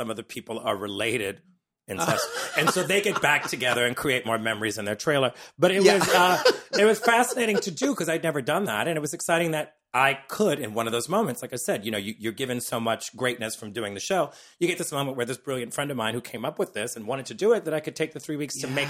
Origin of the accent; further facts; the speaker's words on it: New Orleans, Louisiana, United States; Girl, and I'm from New Orleans. I'm used to that heat